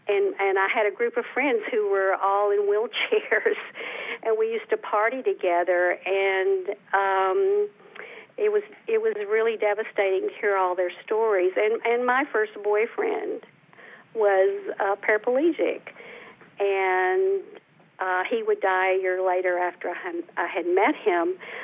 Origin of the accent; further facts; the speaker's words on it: Montgomery, Alabama, United States; I was raised in Montgomery, Alabama.